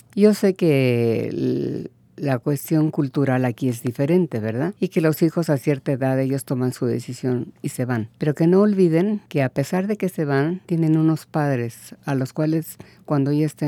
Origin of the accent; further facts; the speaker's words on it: Mexico City, Mexico; Yo crecí en la Ciudad de México, en el Distrito Federal. Podría decirse que al norte de la ciudad.